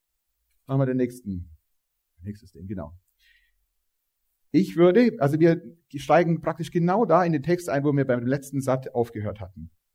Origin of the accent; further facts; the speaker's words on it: Magdeburg, Saxony-Anhalt, Germany; bei mir, da wo ich herkomme, Magdeburg, da, Thalhofen, da wo ich wohne